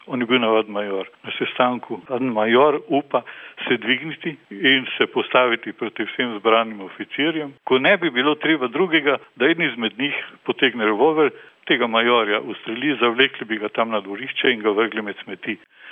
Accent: Maribor, Drava, Slovenia; kot Mariborčan danes zanesljivo ne bi mogel govoriti slovensko, če ne bi bilo Maistra.

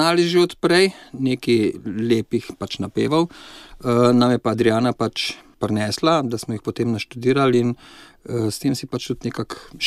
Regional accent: Maribor, Drava, Slovenia; born there; now in Lavrica, Slovenia; Rojen sem v Mariboru, tako da po duši sem mal Štajerca, drugače pa zdaj že vrsto let živim na Lavrici

